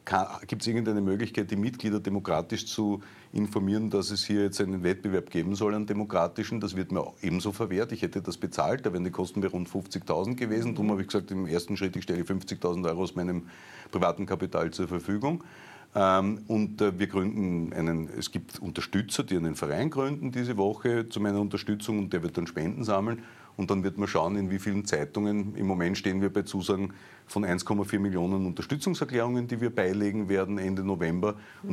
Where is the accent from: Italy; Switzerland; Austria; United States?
Austria; Styria; born there; weil ich bin in der Steiermark geboren, ich lebe in Niederösterreich und in Wien.